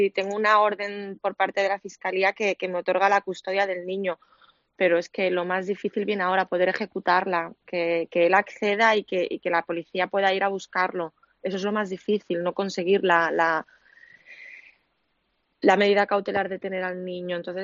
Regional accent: Lleida, Catalonia, Spain; yo me casé en Lérida, yo soy de Lérida.

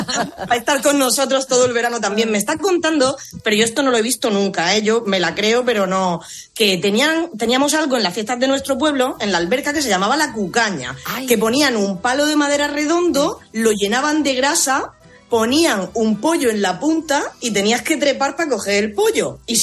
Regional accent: Murcia, Region of Murcia, Spain; Yo soy de Murcia.

